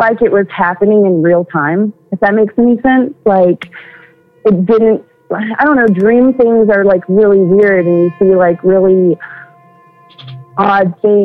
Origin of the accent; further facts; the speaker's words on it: Tennessee, United States; I'm from Tennessee.